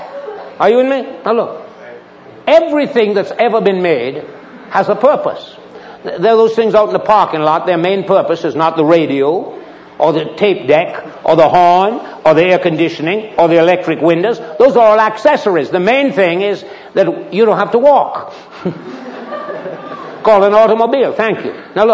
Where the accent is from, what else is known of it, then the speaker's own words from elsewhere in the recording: Jamaica; I was raised in a ranch in Jamaica, okay? I'm a Jamaican.